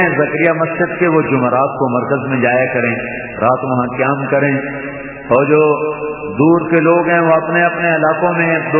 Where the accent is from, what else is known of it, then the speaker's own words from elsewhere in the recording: Kalamba, Punjab, Pakistan; پچھلے دنوں میرے گاؤں میں کلمبا ضلع خانیوال ناچنے والے اور ناچنے والیاں تین دن لگانے کے لیے آئے ہوئے تھے.